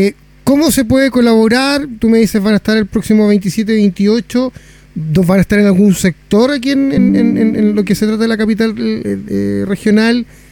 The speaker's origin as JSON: {"language": "Spanish", "country": "Chile", "said": "nosotros como chilenos siempre nos hemos autocalificado como bastante solidarios."}